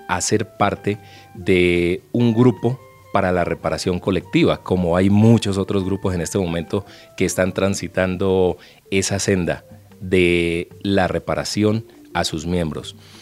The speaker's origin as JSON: {"language": "Spanish", "town": "Popayán", "region": "Cauca", "country": "Colombia", "tie": "born there", "also_born_or_lived": "Cali / Puerto Tejada", "said": "aunque soy nacido en Popayán, en el departamento del Cauca, pues mis primeros pasos en esto de la comunicación, del periodismo, se hicieron entre Cali y Puerto Tejada, donde viví mucho tiempo."}